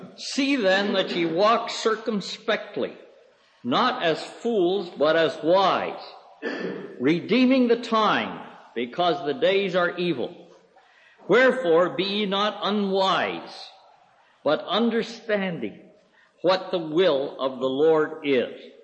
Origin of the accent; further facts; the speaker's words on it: United States; born there; I don't think you'd have any difficulty in reaching the conclusion I was born in the United States simply from listening to my speech